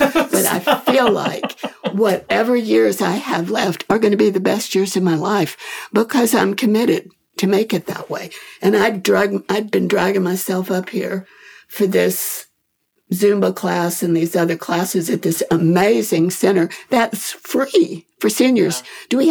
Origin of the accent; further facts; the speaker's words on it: Austin, Texas, United States; moved away as an adult; also born or lived in Houston; now in Brooklyn, United States; But grew up in Austin, moved as a 20-something to Houston, lived there way long.